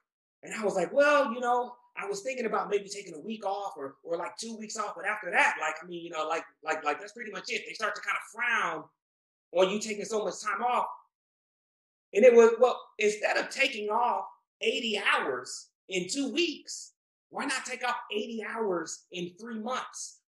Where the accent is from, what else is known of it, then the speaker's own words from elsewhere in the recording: Jamaica; my whole family's Jamaican. I'm Jamaican.